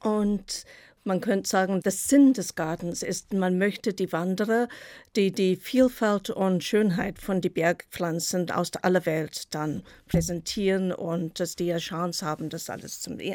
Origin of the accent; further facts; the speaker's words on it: Copperbelt Province, Zambia; also born or lived in South Africa; Ja, ich bin im Sambia auf dem Kupfergürtel geboren und teils dort groß geworden und teils in Südafrika, weil in Südafrika, da kommen meine Eltern her und ich war dann im Internat in Johannesburg. Und habe später dann im Kapstadt Gartenbau gelernt.